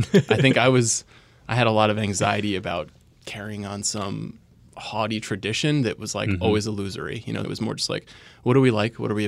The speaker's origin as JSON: {"language": "English", "town": "Long Island", "region": "New York", "country": "United States", "said": "I'm from Long Island. My dad's a cop. My mom is a clerk typist in a high school."}